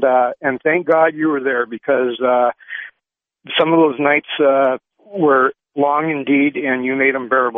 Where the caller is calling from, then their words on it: Montana, United States; Well, right now I'm up in Montana. It's raining.